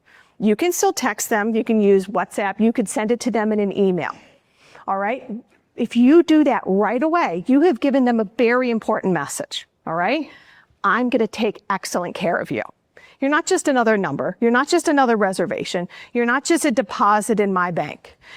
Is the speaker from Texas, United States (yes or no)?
no; Cleveland, Ohio, United States; I'm American after all. For those of you who are from the States, I am from Cleveland and my family are Cleveland Browns fans.